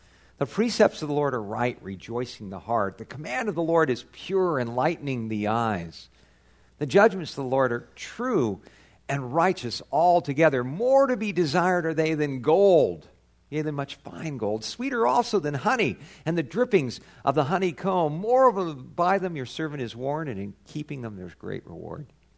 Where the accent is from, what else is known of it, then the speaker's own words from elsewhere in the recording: California, United States; I grew up in Southern California, mustard plants all over the place.